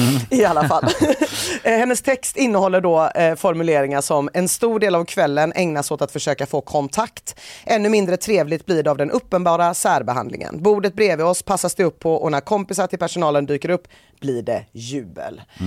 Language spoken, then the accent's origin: Swedish; Gothenburg, Västra Götaland County, Sweden; Jag mös när jag läste det här som göteborgare.